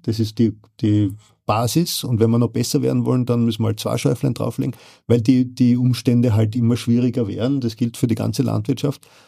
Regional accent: Styria, Austria; Ja, ich bin auch ein Burgenländer seit 17 Jahren. Also das ist kein Steirer mehr, ist gut so.

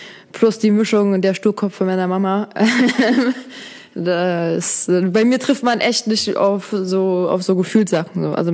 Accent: Berlin, Germany; born there; ich bin hier in Berlin geboren

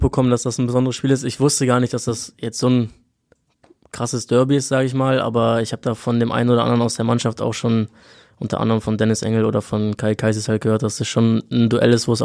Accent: Osnabrück, Lower Saxony, Germany; born there; Ich bin 2002 in Osnabrück geboren, ja.

